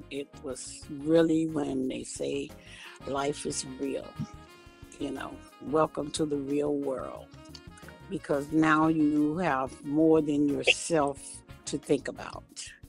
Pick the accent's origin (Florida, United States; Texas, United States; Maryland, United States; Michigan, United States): Florida, United States; Miami Gardens; I'm from Miami Gardens, Florida.